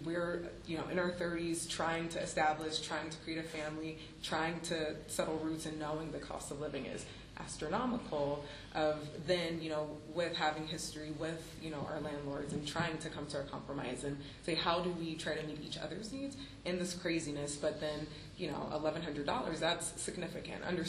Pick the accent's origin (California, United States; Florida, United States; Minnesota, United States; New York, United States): California, United States; Berkeley; I grew up in the Bay Area. I grew up in Berkeley. And to, you know, come back and try to raise a family, it's becoming a place where it doesn't seem like we can stay.